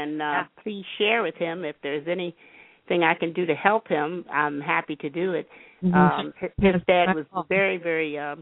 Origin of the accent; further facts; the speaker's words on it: Staunton, Virginia, United States; born there; also born or lived in New Jersey; Actually, I lived in Jersey for over 20 years. I was born in Staunton, Virginia.